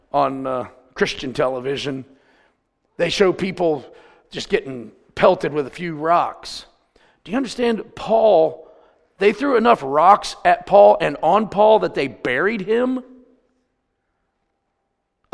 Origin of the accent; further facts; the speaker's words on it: United States; Bless God, I'm an American. It's my right.